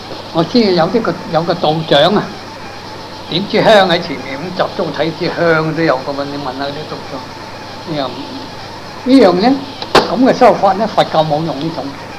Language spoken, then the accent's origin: Cantonese; China; 咁我哋中国人，我想都系中国人咁样，会唔会系参样嘅呢？